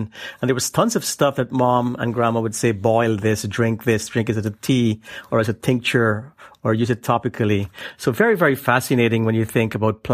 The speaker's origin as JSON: {"language": "English", "country": "Guyana", "tie": "born or raised there", "said": "I'm a third generation East Indian. I was born and I grew up in the South American country known then as British Guiana, now known as Guyana. I am a third generation East Indian"}